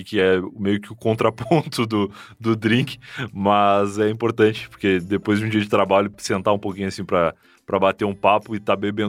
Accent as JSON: {"language": "Portuguese", "region": "Rio Grande do Sul", "country": "Brazil", "moved": "yes", "said": "eu saí do Rio Grande do Sul, vim morar sem gaúchos por perto, né?"}